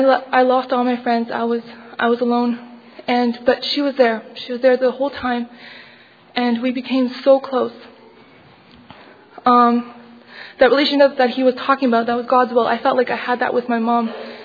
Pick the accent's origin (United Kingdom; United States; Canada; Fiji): Canada; Ontario; I'm from Canada, Ontario.